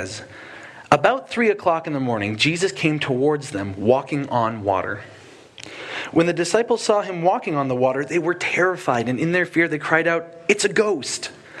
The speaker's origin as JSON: {"language": "English", "region": "East Coast", "country": "United States", "tie": "born or raised there", "said": "And I grew up on the East Coast"}